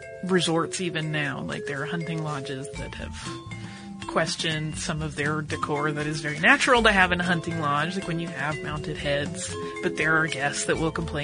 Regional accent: North Carolina, United States; now in Amsterdam, Netherlands; I'm actually from North Carolina, home of the Wrights, but have been living in Amsterdam for the past 3 years.

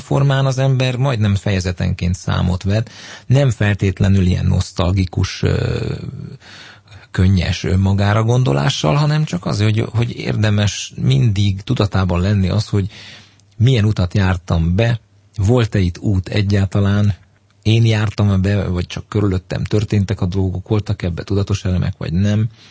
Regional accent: Budapest, Hungary; a Teleki téren nőttem fel

